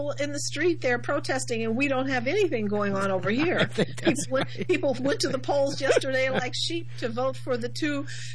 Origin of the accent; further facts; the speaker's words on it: Midwest, United States; I'm originally from the Midwest, and in the Mid, there are a lot of, both in Pennsylvania, Ohio, Indiana, and Illinois, there are fairly good-sized populations of Amish.